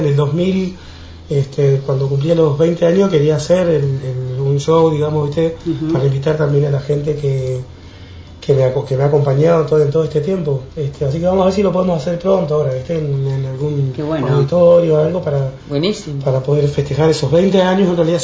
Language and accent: Spanish; El Calafate, Santa Cruz, Argentina; Nací y criado acá en el Calafate, sí, así es.